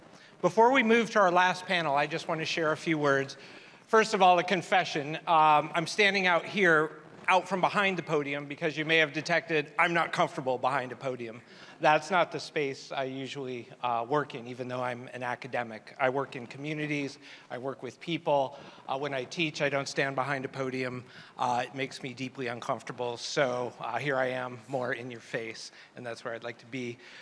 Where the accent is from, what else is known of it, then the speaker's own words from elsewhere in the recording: Omaha, Nebraska, United States; damn it, I'm from Omaha, Nebraska, and I'm proud of that.